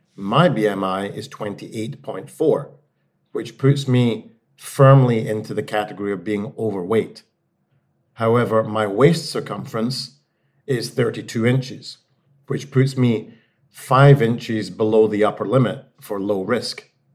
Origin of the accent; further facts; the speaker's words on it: Scotland, United Kingdom; I am Scottish.